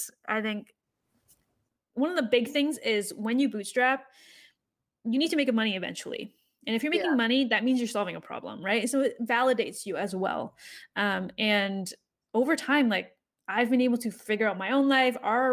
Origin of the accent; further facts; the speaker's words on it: California, United States; I was from the Valley, like peak Silicon Valley, VC, all of that stuff.